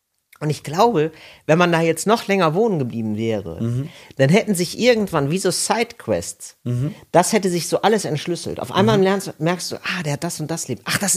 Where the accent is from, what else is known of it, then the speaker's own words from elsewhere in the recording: Geldern, North Rhine-Westphalia, Germany; also born or lived in Neukerk; also ich bin in Geldern groß geworden